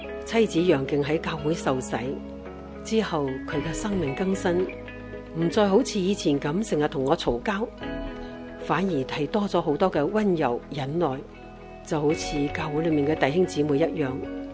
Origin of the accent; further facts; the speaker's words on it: northern China, China; 因为太太出生成长在南方的大城市，而我是来自北方的农村。